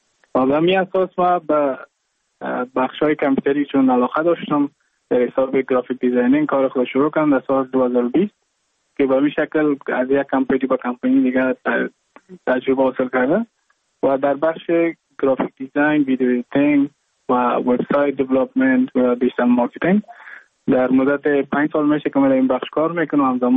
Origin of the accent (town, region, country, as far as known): Mazar-i-Sharif, Balkh, Afghanistan; now in Goa, India